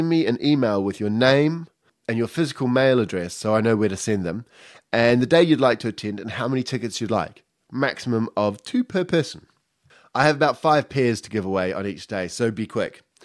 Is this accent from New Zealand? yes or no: yes; New Zealand; Being a Kiwi, that's good for me.